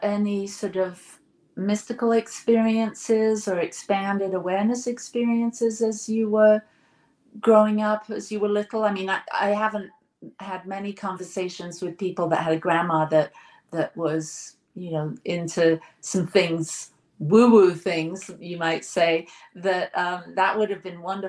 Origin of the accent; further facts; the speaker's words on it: England, United Kingdom; because that was close to what I grew up with, being English.